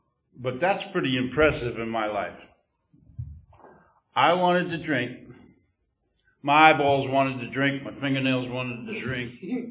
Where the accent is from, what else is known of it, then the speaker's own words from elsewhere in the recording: New Jersey, United States; Now, after about 11 months, I'm from Jersey, so I was sitting on Sandy Hook and down the beach down there